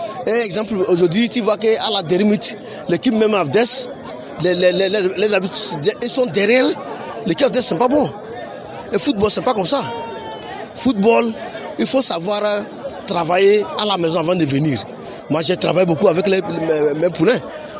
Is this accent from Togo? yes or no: yes; Togo; On est Togolais. Moi, je suis Togolais.